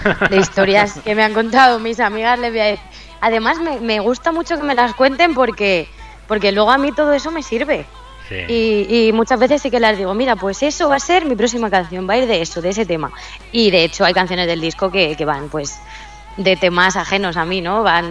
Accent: Yuncos, Castilla-La Mancha, Spain; la verdad es que la gente de Yuncos pues me quiere

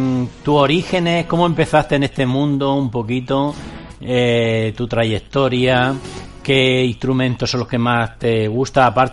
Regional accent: Andalusia, Spain; Yo soy andaluz

